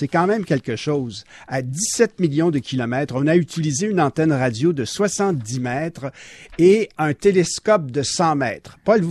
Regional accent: United States; French is a second language; Je suis américain, ouais

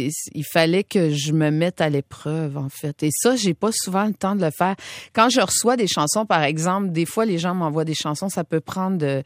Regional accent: Quebec, Canada; on a un peu grandi dans le même terreau. Quand on vient de la Gaspésie

